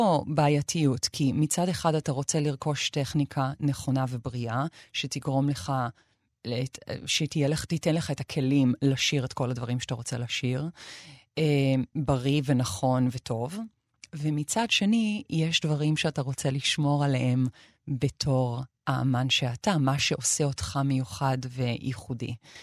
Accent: Hod HaSharon, Central District, Israel; גדלתי בהוד השרון

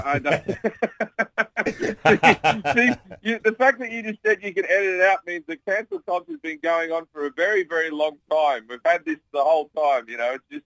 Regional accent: Australia; But it was a long road to get popular in my home country of Australia.

